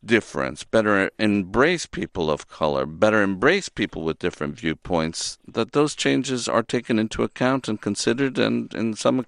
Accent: Miami, Florida, United States; I grew up in Miami where I listened to Spanish language radio.

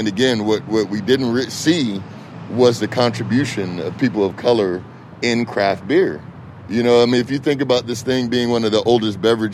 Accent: California, United States; born there; I was born in Sentinella Hospital right around the corner.

